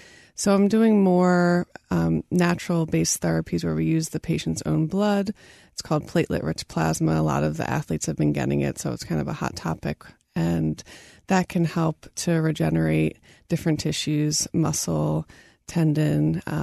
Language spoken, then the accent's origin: English; Lansdale, Pennsylvania, United States; also born or lived in Ambler; I grew up in Lansdale and then Ambler. Left for several years for school and came back to Plymouth Meeting.